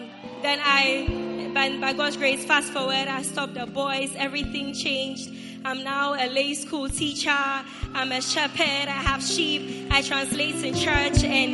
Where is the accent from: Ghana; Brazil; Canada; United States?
Ghana; And so I was an ordinary half-co girl who was growing up in Ghana.